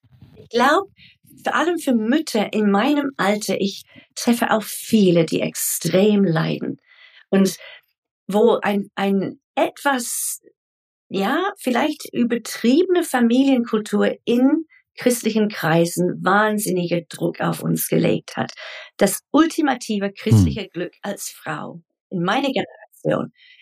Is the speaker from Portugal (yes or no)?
no; Nigeria; Also ich bin in Nigeria groß geworden, wir hatten einen Krieg, ich war 7, habe Leichen gesehen.